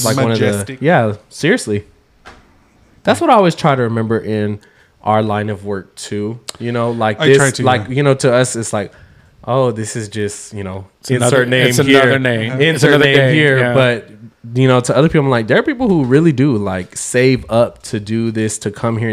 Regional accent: Texas, United States; I'm like, I can't, like, we're from Texas.

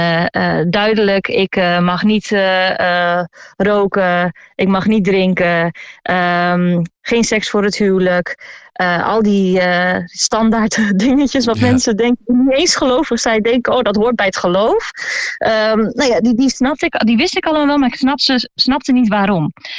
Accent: Amsterdam, North Holland, Netherlands; born there; 32 jaar geleden ben ik geboren in de Bijlmer.

